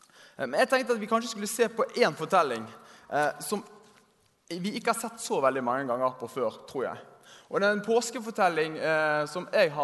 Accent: Bergen, Vestland, Norway; Så er jeg fra Bergen

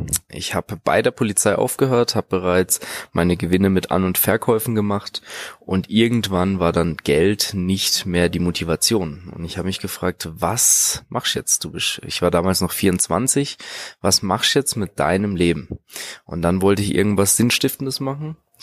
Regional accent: Offenburg, Baden-Württemberg, Germany; Ich komme ursprünglich aus Offenburg, lebe da auch schon mein gesamtes Leben.

